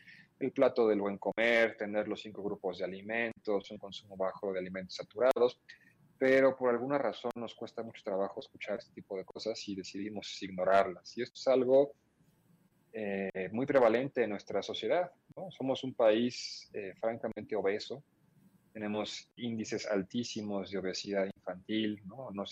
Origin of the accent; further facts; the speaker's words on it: Mexico; La dieta autóctona de nosotros como mexicanos es saludable